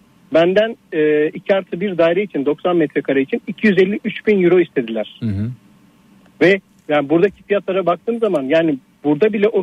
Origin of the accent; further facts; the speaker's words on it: Çorum, Turkey; Peki ben kendi şehrimde Çorumluyum ben.